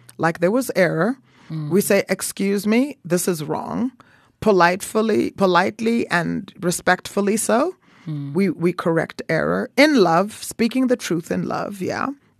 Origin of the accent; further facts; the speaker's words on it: Canada; You know, growing up in Canada, we spoke French.